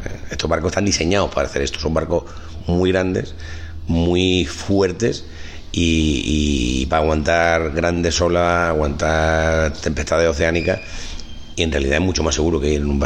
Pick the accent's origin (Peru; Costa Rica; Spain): Spain; Córdoba, Andalusia; also born or lived in Málaga; Sí, Córdoba, sí, lo mío es un poco extraño, sí, soy de Córdoba. Sí, lo que pasa es que estuve viviendo un tiempo en Málaga, bueno, como siempre, como buen cordobés, siempre he veraneado en Málaga, pero estuve viviendo un tiempo